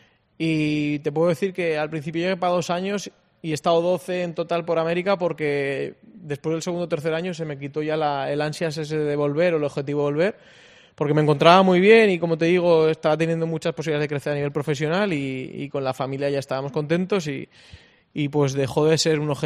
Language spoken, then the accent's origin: Spanish; Monzón, Aragon, Spain; moved away as an adult; Exactamente, provincia de Huesca y un enamorado de mi tierra, aunque la he podido disfrutar poco en los últimos 18 años.